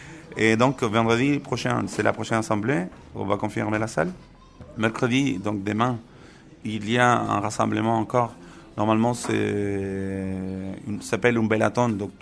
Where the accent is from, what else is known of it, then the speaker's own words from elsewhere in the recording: Chile; now in France; c'est très important pour nous qui on est des Chiliens, des Franco-Chiliens qui ont habité en France